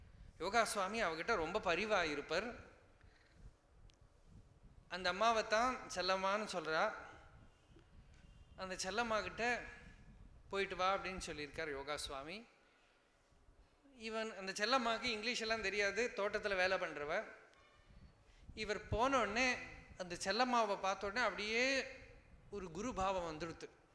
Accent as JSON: {"language": "Tamil", "region": "Kerala", "country": "India", "second_language": "Tamil", "said": "நான் கேரளாத்துக்காரன், தமிழ் எனக்கு ரொம்ப தெரியாது, தமிழ் பேச வருமே தவிர படிக்க ஒன்றும் வராது."}